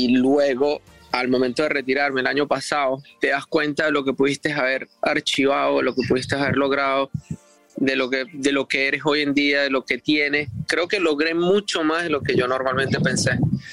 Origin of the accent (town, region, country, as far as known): Venezuela